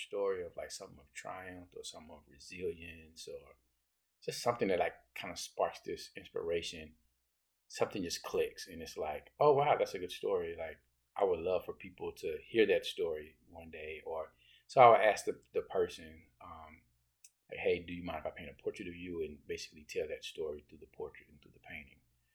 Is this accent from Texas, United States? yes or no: yes; Dallas, Texas, United States; I originally grew up in Texas, in Dallas, Texas. Grew up in Dallas, Texas.